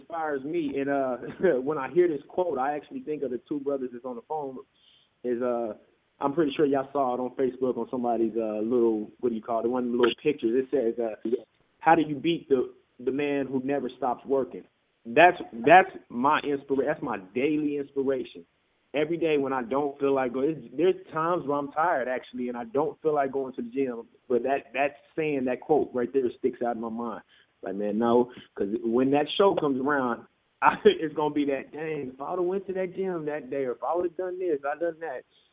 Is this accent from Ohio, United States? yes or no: no; Kansas, United States; and I'm from Kansas.